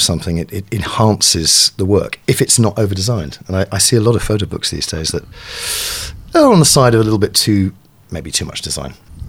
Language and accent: English; Brighton, South East England, United Kingdom; I grew up in Sussex, in Brighton.